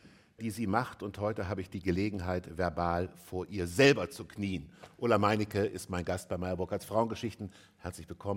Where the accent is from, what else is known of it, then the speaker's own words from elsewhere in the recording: Kassel, Hesse, Germany; ich stamme aus Kassel an der Fulda.